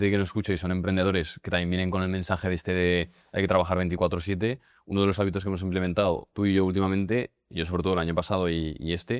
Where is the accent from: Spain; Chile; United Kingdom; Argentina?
United Kingdom; England; porque yo soy inglés, yo como a las 12:30, una.